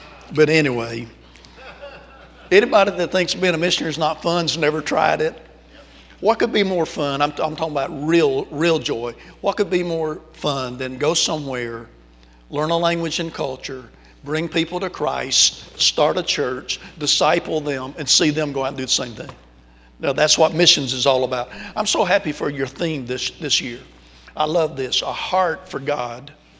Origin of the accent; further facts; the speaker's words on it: South Carolina, United States; Now, we grew up in South Carolina.